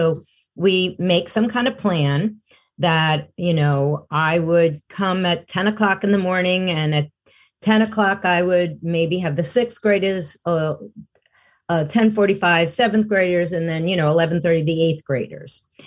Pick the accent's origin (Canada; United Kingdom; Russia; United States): United States; New York City, New York; I grew up in New York City, so we're just walking in the streets, right?